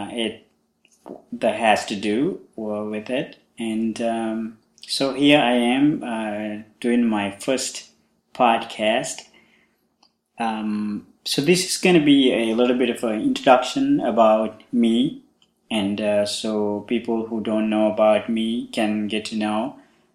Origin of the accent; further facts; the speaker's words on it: Sri Lanka; now in United States; I'm from originally from Sri Lanka, and I have been in the United States now for 6 years. And so when I was at the age 5, I had a desire to become a monk.